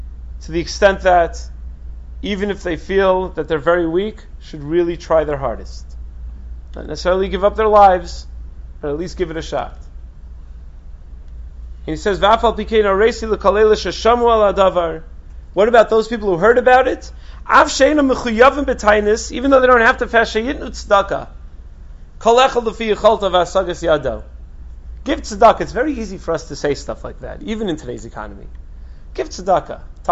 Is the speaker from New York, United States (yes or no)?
yes; North Woodmere, New York, United States; I'm from North Woodmere. It's like far away from here.